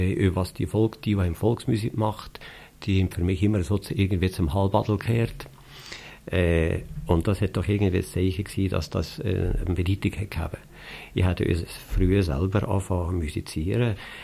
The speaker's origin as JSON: {"language": "German", "region": "Valais", "country": "Switzerland", "tie": "born or raised there", "said": "Ich bin selber im Goms aufgewachsen, bin da zur Schule gegangen, bis ich dann nachher ins Kollegium gegangen bin."}